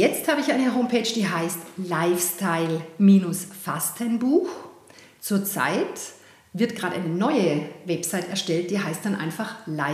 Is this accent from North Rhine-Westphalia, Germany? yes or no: no; Baden-Württemberg, Germany; moved away as an adult; now in Vienna, Austria; Also geboren bin ich im schönen Schwarzwald und aufgewachsen in Baden-Württemberg.